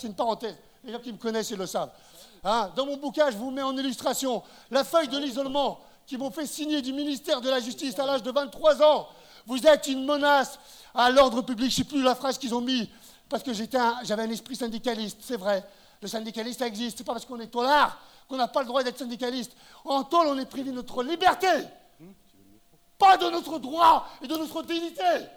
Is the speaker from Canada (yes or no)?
no; France; born there; malgré que je suis né en France, malgré que j'ai appris le lièvre et la tortue, le renard et le corbeau, malgré que je parle pas l'arabe, malgré que je parle Chetar al-Kabil